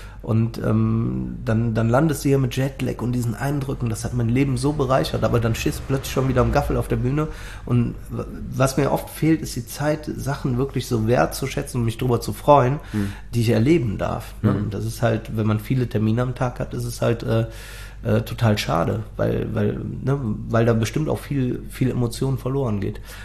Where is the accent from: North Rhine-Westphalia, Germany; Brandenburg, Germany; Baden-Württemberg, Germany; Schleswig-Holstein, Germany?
North Rhine-Westphalia, Germany; Cologne; Ich komme aus Bickendorf, also beziehungsweise ich komme aus Ehrenfeld, wohne aber jetzt seit 10 Jahren in Bickendorf.